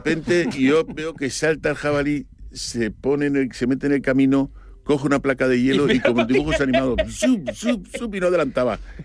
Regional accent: Catalonia, Spain; Mira que yo soy catalán y lo sabéis todos.

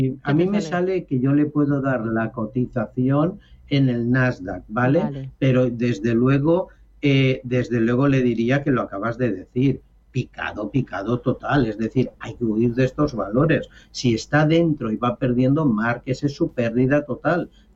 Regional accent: Valencian Community, Spain; y como valenciano quisiera que recordar

